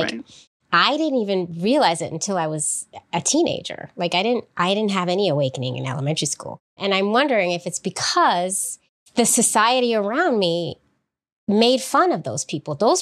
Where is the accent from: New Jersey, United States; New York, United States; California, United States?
California, United States; San Francisco; But like thinking about this in the 80s, I grew up in San Francisco, which is supposed to be, you know, gay Mecca.